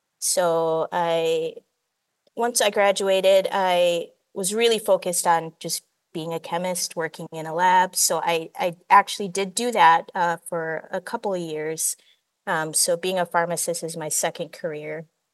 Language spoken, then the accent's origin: English; Chicago, Illinois, United States; also born or lived in St. Thomas, US Virgin Islands; I'm from the Virgin Islands, St. Thomas specifically, and spent most of my childhood in Chicagoland.